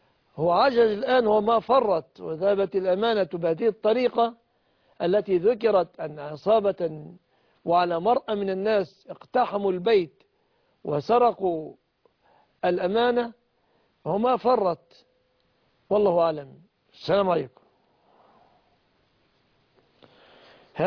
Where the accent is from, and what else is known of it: Egypt